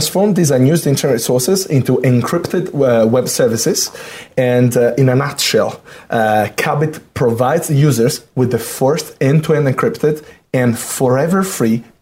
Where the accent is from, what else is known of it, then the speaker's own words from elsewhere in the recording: Italy; English is a second language; And we come from Italy, and from the very excellence of the engineering school in Italy